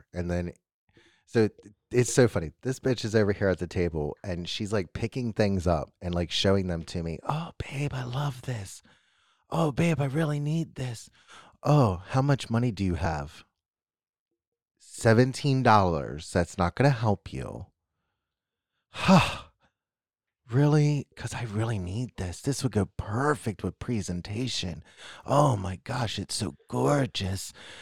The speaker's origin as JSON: {"language": "English", "region": "Pennsylvania", "country": "United States", "said": "I'm from Pennsylvania and I don't even like chocolate."}